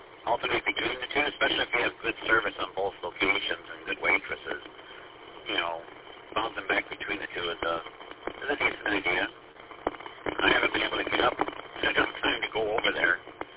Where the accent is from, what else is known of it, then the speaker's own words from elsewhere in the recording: Clinton Township, Michigan, United States; Well, it's the same with Dixon and Gratiot, where I grew up in Clinton Township.